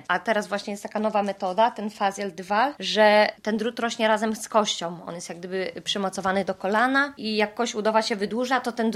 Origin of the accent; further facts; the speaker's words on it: Pomeranian Voivodeship, Poland; No ale teraz we wrześniu przenieśliśmy się do Poznania, no bo jednak wiadomo, Kraków, a my tu jesteśmy z Pomorza